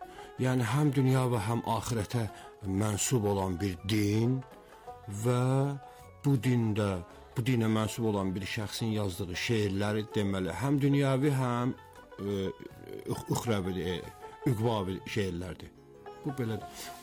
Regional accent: Nardaran, Baku, Azerbaijan; Nardaranda doğulmuşam, böyümüşəm, şeir yazmışam.

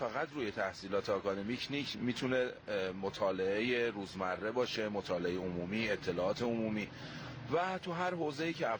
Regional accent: Damghan, Semnan, Iran; also born or lived in Tehran; now in Shiraz, Iran; بنده دامغان و تهران هستم.

